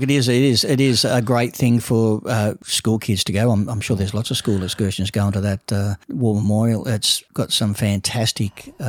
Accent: Canberra, Australian Capital Territory, Australia; As I've said before, I grew up in Canberra, and many a time I went to work at -5.

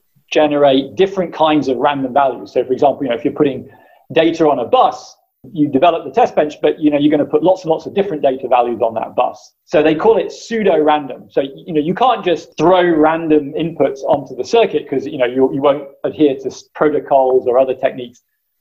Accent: United Kingdom; now in United States; So, been out here for 15 years or so now. I mean, I'm from the United Kingdom, I'm from Great Britain originally

